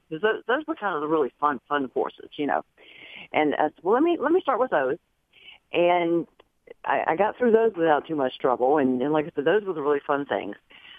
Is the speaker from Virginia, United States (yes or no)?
yes; Virginia, United States; I was raised in Virginia in a very strict household, you know, the Bible Belt